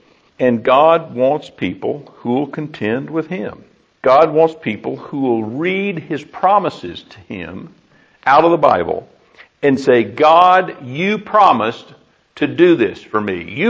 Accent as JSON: {"language": "English", "region": "Texas", "country": "United States", "tie": "born or raised there", "said": "I can remember as a kid growing up in Texas, they're called terrapins, I think, but we call them snapping turtles."}